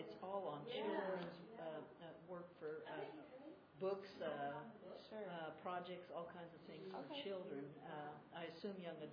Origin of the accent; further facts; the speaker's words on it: Muskogee, Oklahoma, United States; But I grew up in Muskogee, which is between Cherokee and Creek country, and Choctaw's actually about 45 minutes south.